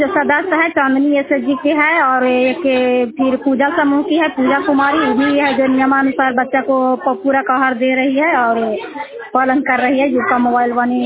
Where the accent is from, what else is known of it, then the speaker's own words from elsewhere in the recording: Jaswantpur, Bihar, India; मैं जसवंतपुर गांव चंडी ब्लॉक की रहने वाली हूँ।